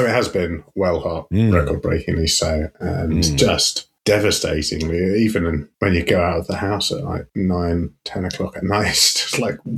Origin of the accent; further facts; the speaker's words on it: United Kingdom; we do not like to get straight to the point because we are British.